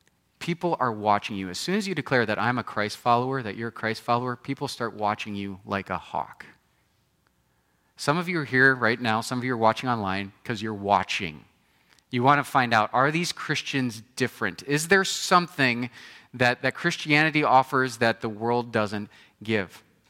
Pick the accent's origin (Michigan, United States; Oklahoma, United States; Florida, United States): Oklahoma, United States; Tulsa; I grew up in Tulsa, Oklahoma, so I could fake it a little bit and people could understand me.